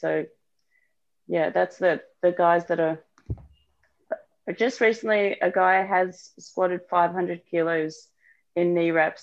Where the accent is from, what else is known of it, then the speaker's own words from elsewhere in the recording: South Africa; I'm South African